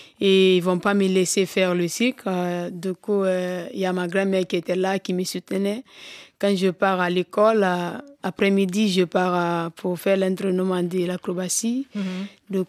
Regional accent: Conakry, Guinea; Oui, je suis née à Conakry et j'ai grandi à Conakry encore.

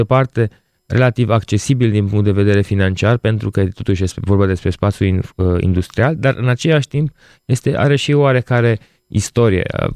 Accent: Timișoara, Timiș County, Romania; Eu sunt de la Timișoara.

